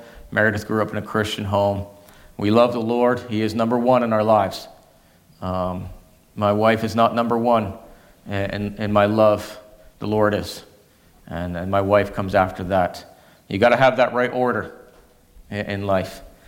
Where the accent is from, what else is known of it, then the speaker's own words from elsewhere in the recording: Canada; accent: Canadian; I was originally born in Canada. That's where I was born, so I'm Canadian by birth, so you'll hear a few odd words, a little bit of an accent coming out. The Canadian is still in me. But I was born in Canada, lived there whole life